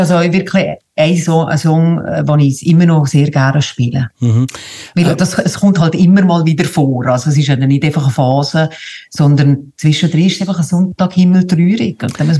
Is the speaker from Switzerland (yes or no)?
yes; Valais, Switzerland; als Walliser sowieso in die Geschichte